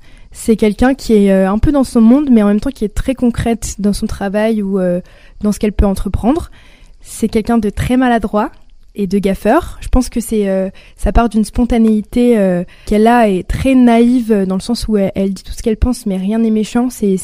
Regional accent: Lille, Hauts-de-France, France; la série Fleurs de Famille, qui est une série qui se tourne chez moi, à Lille, Roubaix, enfin dans les alentours

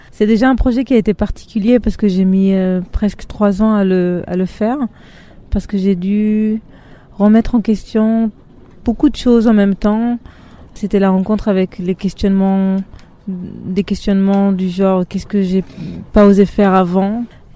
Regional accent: Israel; French is a second language; moved away; L'hébreu, c'était mon langage, on va dire, de tous les jours, parce que j'ai grandi en Israël. Et donc, c'est que quand j'ai quitté Israël

